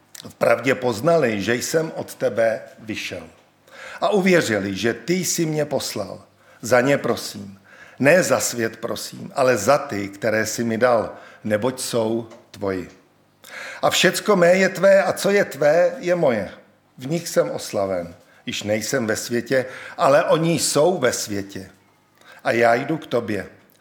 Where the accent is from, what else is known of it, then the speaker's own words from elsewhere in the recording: Prague, Czechia; moved away as an adult; also born or lived in Salzburg, Austria; Já jsem narozen v Česku, v Československu, v Praze a vlastně do mých 19 let jsem tam žil také, potom jsem emigroval do Rakouska, kde jsem studoval a žil jsem tam 10 let v Rakousku, v Salzburku.